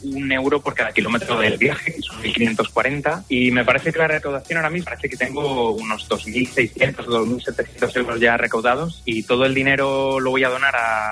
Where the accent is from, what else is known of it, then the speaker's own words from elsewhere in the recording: Zamora, Castile and León, Spain; yo nací en Zamora y viví ahí hasta que tenía 13 años, he estado en Zamora siempre. Para mí la Sierra de la Culebra es mi hogar.